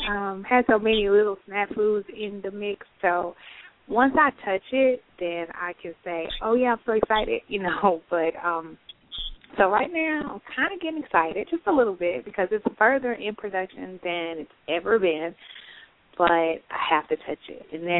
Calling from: Texas, United States; I'm calling from Texas.

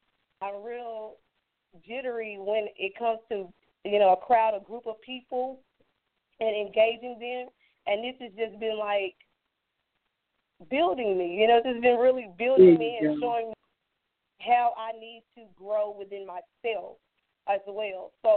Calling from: Texas, United States; I'm calling from Texas.

